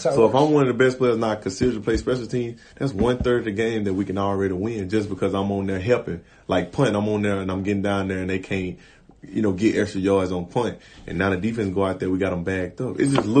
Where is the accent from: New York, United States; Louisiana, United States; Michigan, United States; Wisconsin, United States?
Louisiana, United States; Louisiana.